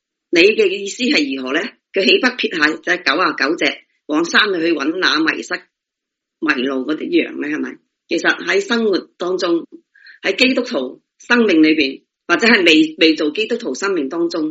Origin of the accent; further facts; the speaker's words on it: China; 我哋中国人八有九都系拜偶像系咪？